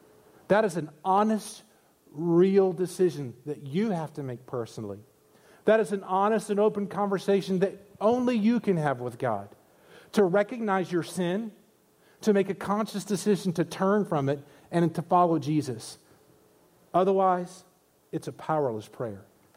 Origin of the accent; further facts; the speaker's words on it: Columbus, Georgia, United States; in your great state of Georgia, in my home state of Georgia